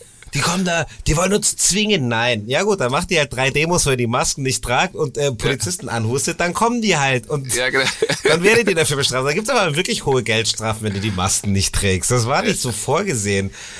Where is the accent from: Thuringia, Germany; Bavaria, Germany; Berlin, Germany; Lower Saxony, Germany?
Bavaria, Germany; Munich; born there; Ich bin in München geboren.